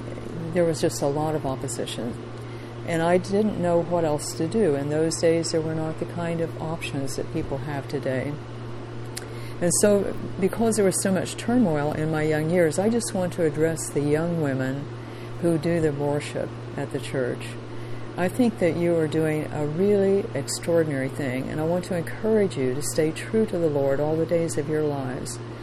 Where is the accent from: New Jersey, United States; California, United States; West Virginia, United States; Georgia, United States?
West Virginia, United States; West Union; I was raised in West Virginia and stayed there for probably about 17, 18 years.